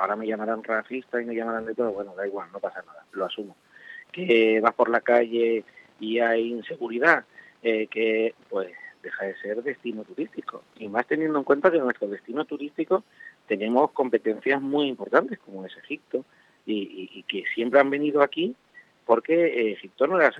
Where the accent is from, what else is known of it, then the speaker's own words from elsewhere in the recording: Canary Islands, Spain; nuestra situación geográfica y nuestra realidad insular como somos los canarios.